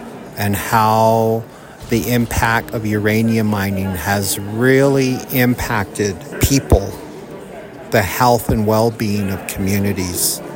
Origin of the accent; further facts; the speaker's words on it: Manuelito, New Mexico, United States; I'm from Manuelito, New Mexico. We call in Navajo, Kinhojone.